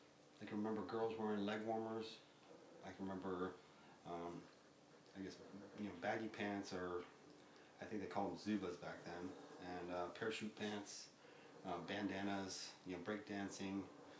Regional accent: Okinawa, Japan; I pretty much grew up in the 80s. And I would say that the 80s was, for me, I'm growing up in Okinawa

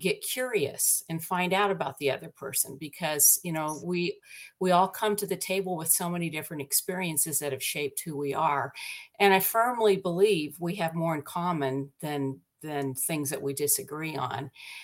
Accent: Nebraska, United States; And I think what, you know, our military experience shaped me a lot, because I grew up in Nebraska. And like you, Mike, I had four sisters.

